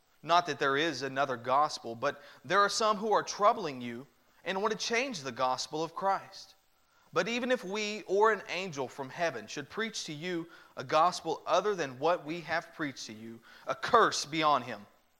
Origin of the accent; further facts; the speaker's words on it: Louisa, Kentucky, United States; now in Louisville, United States; I came from Eastern Kentucky. Came from a small town called Louisa, Kentucky. I was born and raised there and spent many of my years in that area.